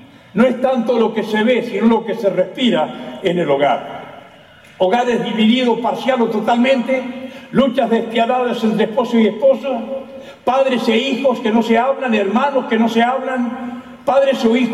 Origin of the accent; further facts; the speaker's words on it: Argentina; Pero en mi país, en Argentina, no hay un bip